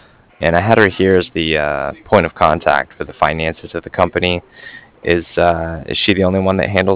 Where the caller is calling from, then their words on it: Cardiff, Wales, United Kingdom; I was calling from Cardiff